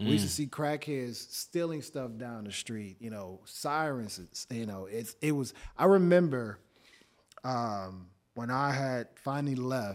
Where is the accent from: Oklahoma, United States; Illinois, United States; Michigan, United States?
Michigan, United States; Flint; me being a kid coming from the other side of the world at 2 years old, growing up in Flint, Michigan, out of all places.